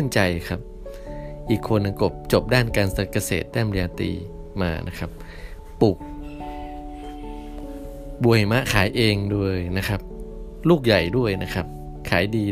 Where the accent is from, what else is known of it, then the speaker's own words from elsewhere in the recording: Mae Sot, Tak, Thailand; ผมเองก็เป็นคนแม่สอดนะครับกลับไปที่บ้านนะครับ